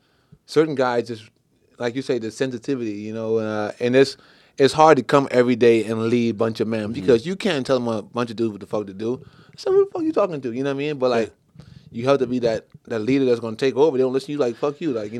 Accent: Bahamas; I'm from the Bahamas. It's all dancehall reggae.

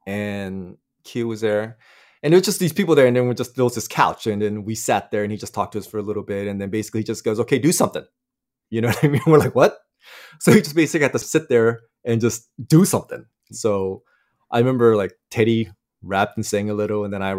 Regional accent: United States; This is crazy to me, you know, growing up in the States, and it was just so much diversity.

